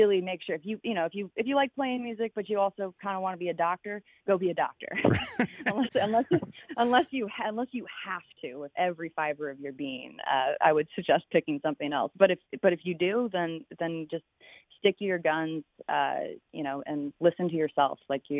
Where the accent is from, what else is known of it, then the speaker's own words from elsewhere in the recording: New York, United States; but I'm also a New Yorker, so you know, I'm gonna support that too.